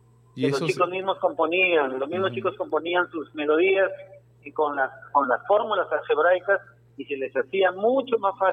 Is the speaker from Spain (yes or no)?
no; Pimentel, Lambayeque, Peru; de la gente de mi barrio, de mi pueblo, yo soy de Pimentel, también me saludan por la calle